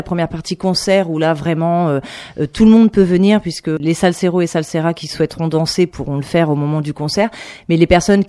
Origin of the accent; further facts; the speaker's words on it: Caen, Normandy, France; Je suis également originaire de Caen